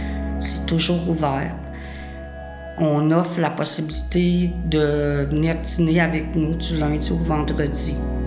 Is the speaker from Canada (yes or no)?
yes; Quebec, Canada; accent: Lac-Saint-Jean; Moi, originaire du lac Saint-Jean, de là mon accent prononcé.